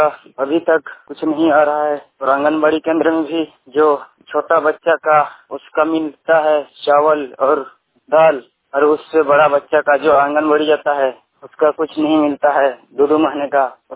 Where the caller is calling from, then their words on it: Ralibera, Jharkhand, India; और मैं रहने वाला रालीबेड़ा गांव का पोस्ट पे थाना पे जिला बोकारो झारखंड।